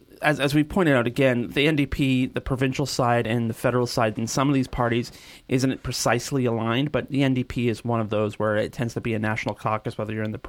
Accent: Canada; We're Canadian.

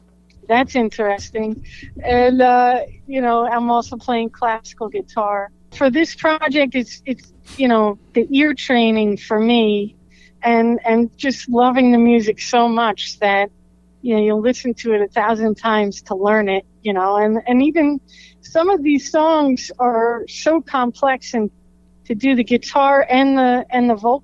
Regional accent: New Jersey, United States; now in Long Island, United States; I'm from New Jersey originally.

